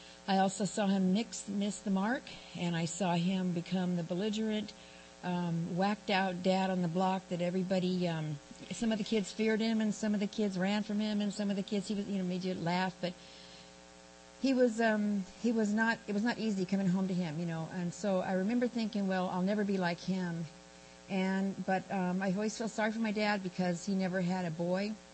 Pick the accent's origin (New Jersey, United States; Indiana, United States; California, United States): California, United States; San Diego; also born or lived in Texas; I was born in Texas, but we moved here to San Diego when I was about 3.